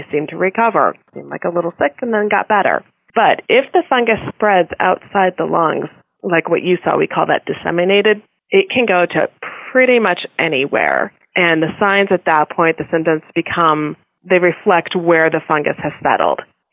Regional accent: Midwest, United States; moved away as an adult; also born or lived in East Coast; now in Tucson, United States; And I grew up in the Midwest, went to vet school on the East Coast, and moved to Tucson 17 years ago.

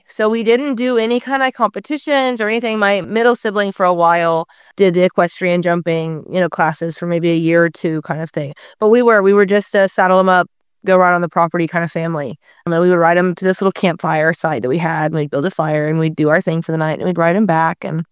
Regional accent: Oklahoma, United States; now in Nashville, United States; And if growing up in Oklahoma, if you didn't have horses, someone had horses in the sense of like they weren't this foreign thing to you.

